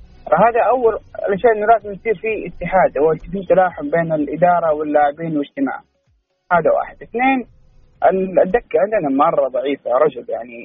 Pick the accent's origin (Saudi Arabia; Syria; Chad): Saudi Arabia; Mecca, Makkah Province; now in Jeddah, Saudi Arabia; والله حاليا في مكه، انا من مكه لكن حاليا في جده.